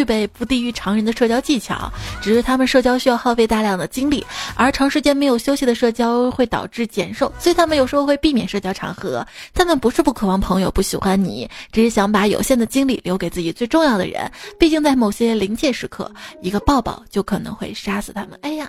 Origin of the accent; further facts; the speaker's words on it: Sichuan, China; now in Xi'an, China; 可能从小在四川听雨声睡觉习惯了吧